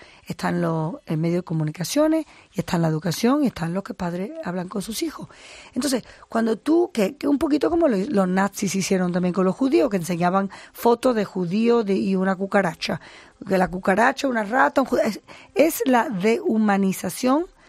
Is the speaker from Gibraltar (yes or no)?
yes; Gibraltar; Yo soy de Gibraltar. Me crié en Gibraltar y de ahí vengo y por eso hablo español.